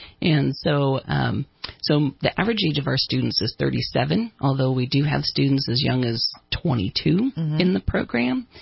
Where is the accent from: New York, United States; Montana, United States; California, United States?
California, United States; Redding; When I was growing up in Reading, it was if you wanted your bachelor's degree, you had to move away.